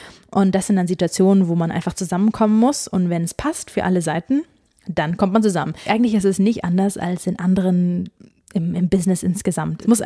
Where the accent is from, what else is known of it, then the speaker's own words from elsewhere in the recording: Germany; ich komme aus Deutschland.